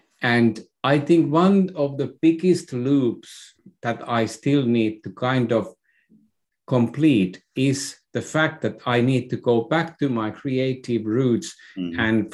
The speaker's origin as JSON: {"language": "English", "country": "Finland", "tie": "born or raised there", "said": "So me as a Finnish man, I was born in Finland during 60s, 50s, right after the Second World War. Mm-hmm. So I belong to a generation that was still brought up in a very rural setting."}